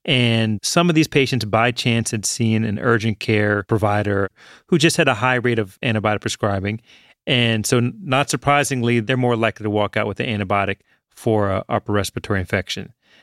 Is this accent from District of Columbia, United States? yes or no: no; Richmond, Virginia, United States; Jeff, I grew up in Richmond, Virginia. I had antibiotics for breakfast.